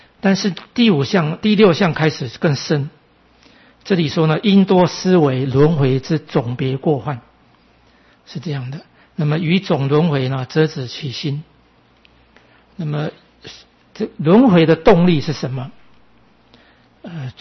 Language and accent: Chinese; Keelung, Taiwan; 我从小在基隆那么小的城市，这个是四五十年前的事情，才小学生，甚至还没有念小学